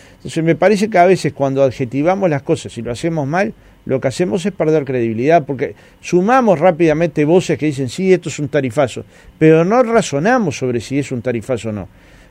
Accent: Uruguay; Nosotros tenemos que seguir siendo uruguayos.

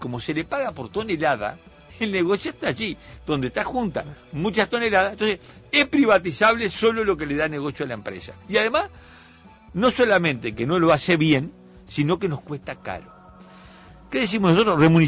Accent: Flores, Uruguay; en la ciudad que me crié, en Flores, transporte urbano no hay mucho, ¿verdad?

